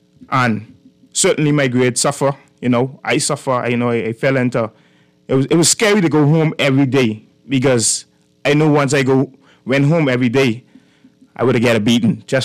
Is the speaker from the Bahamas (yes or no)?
yes; Bahamas; I grew up in Bacardi. The Haitian village in Bacardi, you know, just humble beginnings